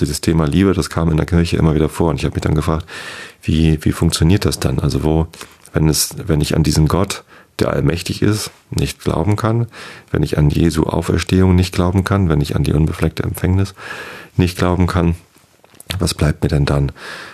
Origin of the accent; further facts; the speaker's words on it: Wistedt, Lower Saxony, Germany; Ich bin in Visted aufgewachsen, das ist ein kleines Dorf, gehört zur Samtgemeinde Tosted.